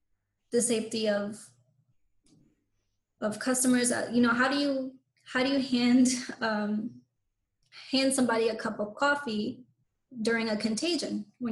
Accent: Jamaica, New York, United States; You know, I'm from Jamaica, Queens, that was on that roster to be gentrified.

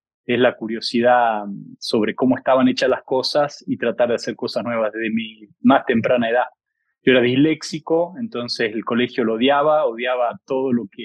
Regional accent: Salta, Argentina; soy argentino, nací en Salta, que es al norte de la Argentina, una ciudad también colonial

